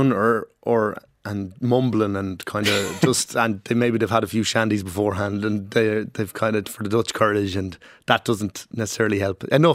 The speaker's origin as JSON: {"language": "English", "country": "Ireland", "said": "because I'm so, as an Irish man, so repressed in every way."}